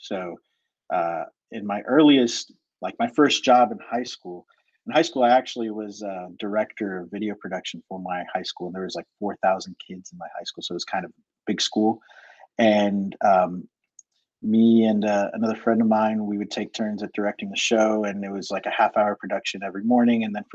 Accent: Florida, United States; I'm from Central Florida. There's a store that was new to Central Florida.

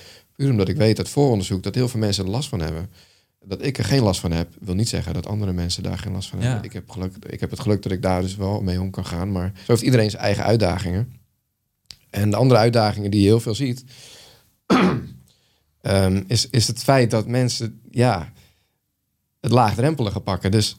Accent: Netherlands; het aardappelvlees-groenteverhaal wat we als Nederlander kennen, dat kennen we wel.

